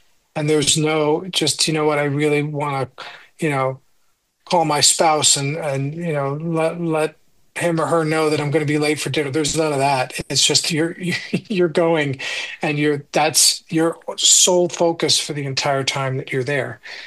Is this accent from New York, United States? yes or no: yes; Coxsackie, New York, United States; I mean, I grew up not far from here. I grew up in Coxsackie